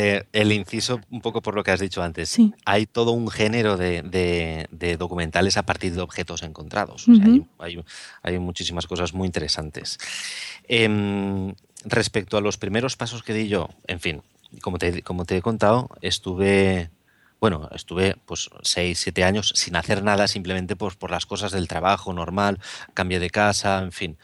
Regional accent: Valencia, Valencian Community, Spain; que yo soy de Valencia

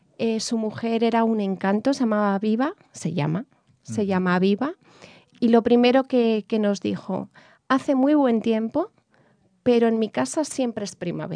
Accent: Spain; Y digo, no, soy española.

